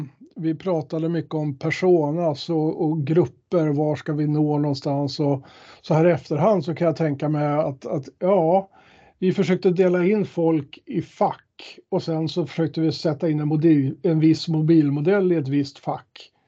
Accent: Sweden; Jag är svensk och jag började i Sverige

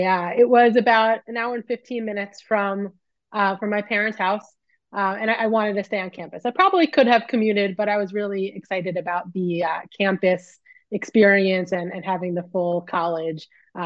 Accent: Valley Stream, New York, United States; now in New Jersey, United States; No, actually, I'm from Valley Stream, New York, which is on Long Island. So I attended elementary school in Lynbrook, New York, and high school in Hempstead, New York.

